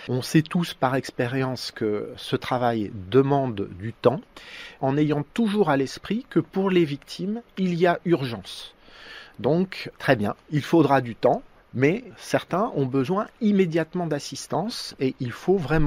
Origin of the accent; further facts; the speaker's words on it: France; En fait, en tant que Français, nous pouvons nous référer à certains poètes.